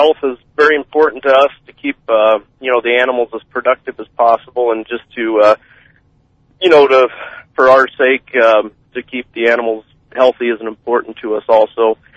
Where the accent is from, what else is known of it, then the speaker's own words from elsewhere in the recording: Fairbury, Illinois, United States; Okay. Yes, I grew up in Fairbury in Livingston County, and I went to Prairie Central High School